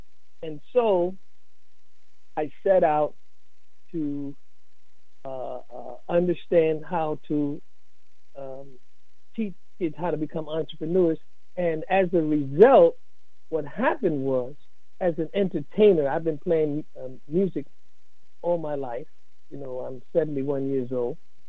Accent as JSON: {"language": "English", "region": "New York", "country": "United States", "said": "What I did was, I'm from New York"}